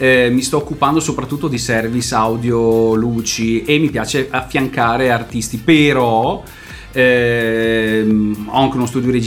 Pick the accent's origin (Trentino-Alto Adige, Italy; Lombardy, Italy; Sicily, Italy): Lombardy, Italy; Boario Terme; Allora, io vengo dalla Val Camonica, vengo quindi da Boario Terme.